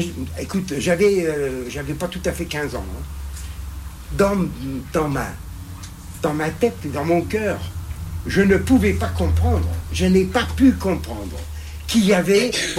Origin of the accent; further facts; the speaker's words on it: Germany; now in France; Et moi, je n'ai jamais vu, quand j'étais enfant, en Allemagne